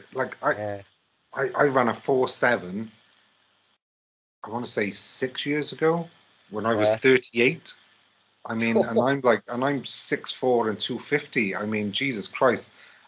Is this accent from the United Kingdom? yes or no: yes; Wales, United Kingdom; because obviously I'm Welsh